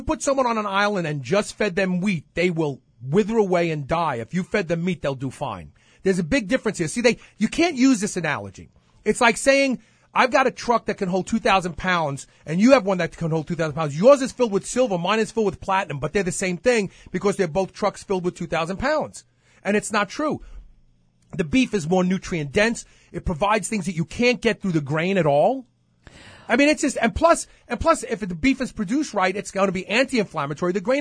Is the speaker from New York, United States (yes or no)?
yes; Brooklyn, New York, United States; So those of you who lived in the inner city, like I grew up in Brooklyn